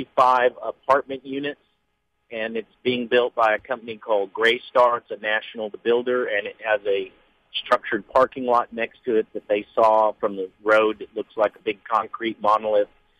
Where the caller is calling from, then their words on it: Plano, Texas, United States; I'm calling from Plano.